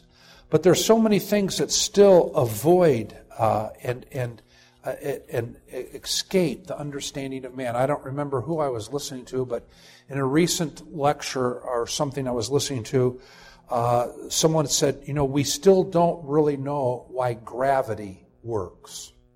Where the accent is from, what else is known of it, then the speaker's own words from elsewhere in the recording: Saratoga, California, United States; But I remember as a kid growing up in Saratoga, California. You all know that area now as the Silicon Valley. It was better when it was Saratoga and Fruitvale and Cupertino and those sorts of things.